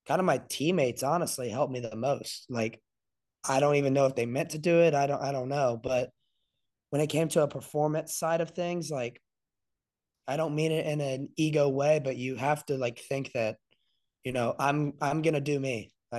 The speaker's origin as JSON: {"language": "English", "region": "the South", "country": "United States", "said": "For me, it was more so like, I'm from the South. Arizona State was a complete culture shock."}